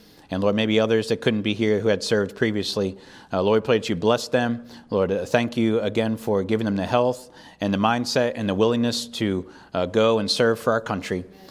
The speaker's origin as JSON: {"language": "English", "region": "Pennsylvania", "country": "United States", "tie": "born or raised there", "said": "And so I remember we back in the hometown where I grew up in Pennsylvania, we have some fellow people here from Pennsylvania as well."}